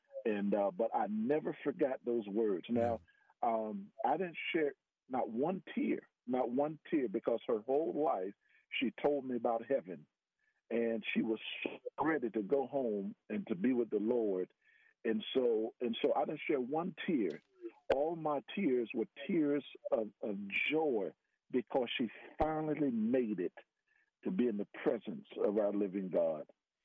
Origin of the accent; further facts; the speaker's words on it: Miami, Florida, United States; also born or lived in Philadelphia; My previous roommate, his name was Renzo. He was also from Miami.